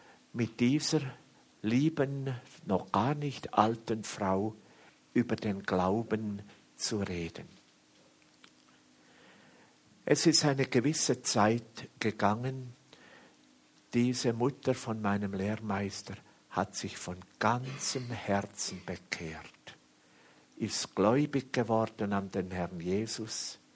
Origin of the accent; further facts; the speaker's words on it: Switzerland; Ich bin in einer Gemeinde groß geworden in der Schweiz, in einer sehr, sehr konservativen Gemeinde.